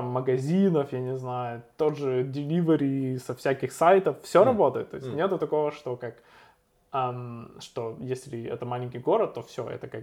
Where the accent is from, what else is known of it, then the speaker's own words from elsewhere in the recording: Odesa, Odesa Oblast, Ukraine; now in Germany; изначально я попал, ну, то есть в Кёльн, да, я родом сам из Одессы